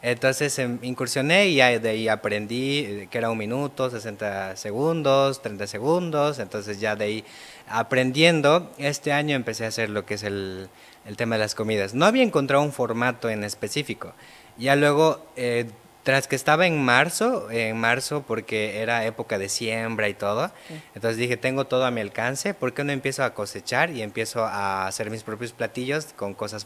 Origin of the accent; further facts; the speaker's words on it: Redención Pampa, Chuquisaca, Bolivia; now in Santa Cruz, Bolivia; Vengo de Redención Pampa, que es una localidad del municipio de Mojocoya, que está en la provincia de Sudáñez, que se encuentra en el departamento de Chuquisaca.